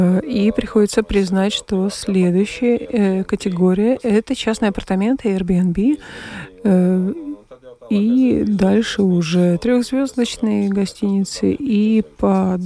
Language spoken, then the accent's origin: Russian; Latvia; может быть, потому что я из Латвии